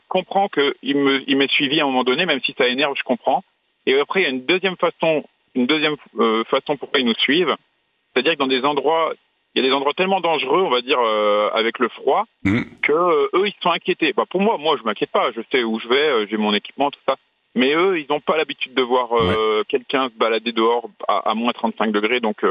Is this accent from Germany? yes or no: no; France; je lui dis en arabe, je suis français